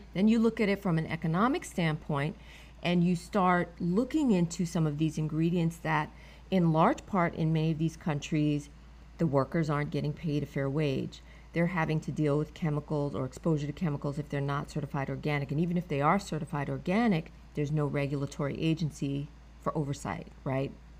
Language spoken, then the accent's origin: English; New York City, New York, United States; So I'm a New Yorker, native New Yorker.